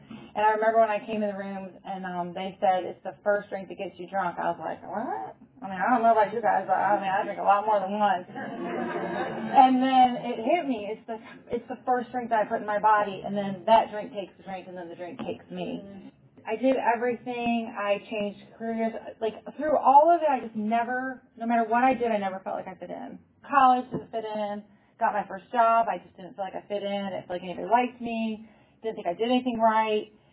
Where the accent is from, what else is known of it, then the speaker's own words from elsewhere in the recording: Michigan, United States; I grew up in Michigan. Everything that we did growing up involved alcohol.